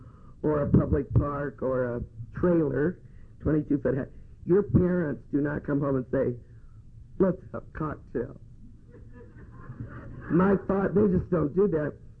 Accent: Los Angeles, California, United States; Born and raised in Los Angeles by these good, hard-working people.

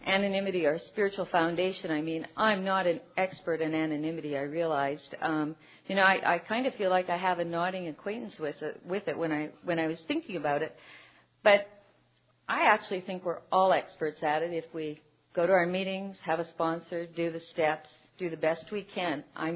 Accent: Winnipeg, Manitoba, Canada; I come from Winnipeg, Manitoba, which is in Canada. So I'm a long ways from here, or I live a long ways from here.

